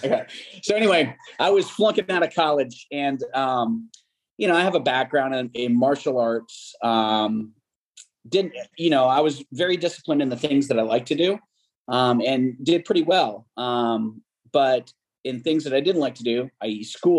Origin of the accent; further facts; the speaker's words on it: Mandeville, Louisiana, United States; as I was in Southeastern Louisiana University, close to where I grew up in Mandeville, Louisiana.